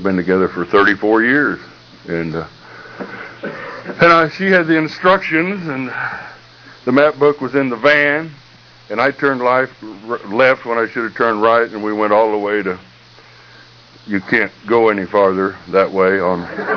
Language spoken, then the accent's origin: English; Texas, United States; I'm from Texas, and that doesn't necessarily make you an alcoholic.